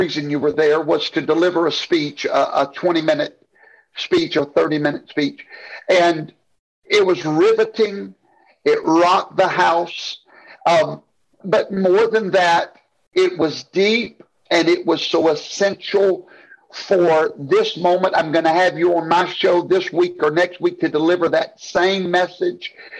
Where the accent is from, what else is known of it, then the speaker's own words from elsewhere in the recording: Louisiana, United States; I'm from Louisiana. We love to cook gumbo.